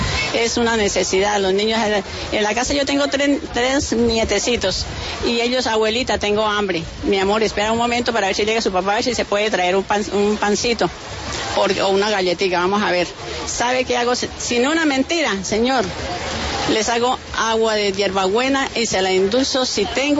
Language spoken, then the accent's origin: Spanish; San Cristóbal, Táchira, Venezuela; Muy buenos días, yo vengo de San Cristóbal.